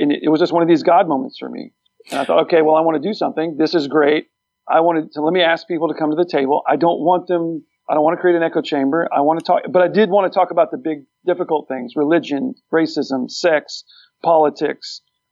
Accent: Texas, United States; We're all men. We're all from Texas.

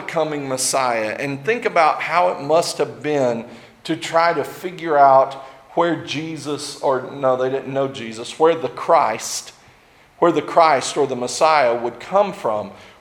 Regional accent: Springdale, Arkansas, United States; also born or lived in Conway / Texas / Philippines; I was born in Springdale. I lived in Springdale for 18 years, and then I moved to Conway. Then I moved to Texas. Then I moved to the Philippines, and now I'm back in Northwest Arkansas.

